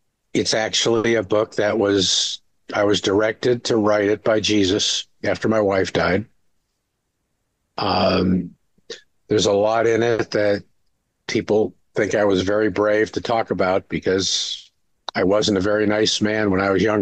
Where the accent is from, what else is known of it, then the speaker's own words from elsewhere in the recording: Chicago, Illinois, United States; I'm from Chicago, but I don't like this. I like a little bit more heat.